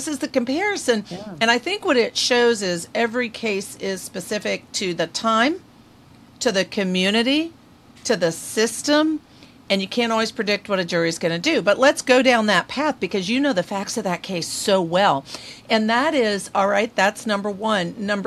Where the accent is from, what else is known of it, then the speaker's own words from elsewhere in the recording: Texas, United States; I'm from Texas, so you are right on the money when you're describing it.